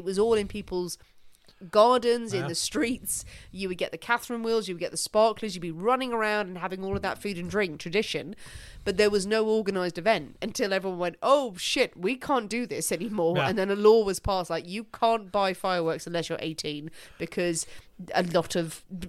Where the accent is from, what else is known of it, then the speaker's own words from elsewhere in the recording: Ireland; now in England, United Kingdom; Well, what we did, actually, like living in England as well, but as Irish people, we did bonfires on Halloween.